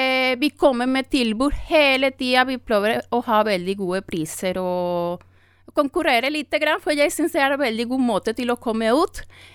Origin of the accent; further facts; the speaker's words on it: Venezuela; first language Spanish; Norwegian is a second language; now in Norway; Ja, jeg kommer fra Venezuela. Venezuela, vi prater spansk.